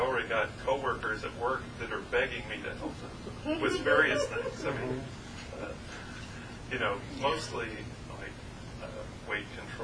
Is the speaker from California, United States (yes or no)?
yes; Elk Grove, California, United States; I'm originally from Elk Grove, California, but I've lived in Texas around the Dallas area for the last 19 years.